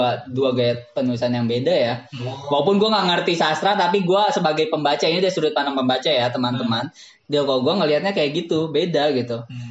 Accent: West Java, Indonesia; Setting tempatnya itu di Pangandaran, di Batu Karas tepatnya. Dia itu deket-deket batu sama kampung gue. Jadi gue kayak baca ini tuh, anjing kayak balik ke kampung gitu kan.

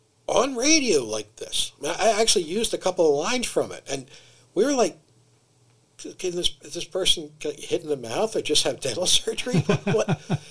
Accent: Philadelphia, Pennsylvania, United States; because where I grew up in Philly, you had to look tough.

